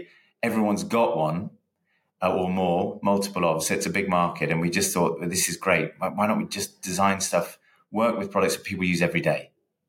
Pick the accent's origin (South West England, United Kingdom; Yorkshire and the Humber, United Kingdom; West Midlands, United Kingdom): West Midlands, United Kingdom; Birmingham; we grew up in Birmingham, and our father and my grandfather set up a manufacturing business in Birmingham.